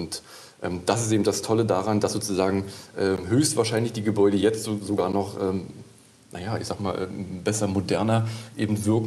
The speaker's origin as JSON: {"language": "German", "town": "Eisenhüttenstadt", "region": "Brandenburg", "country": "Germany", "tie": "born or raised there", "said": "Na, Eisenhüttenstadt, die Stadtneugründung war eben 1950, 51"}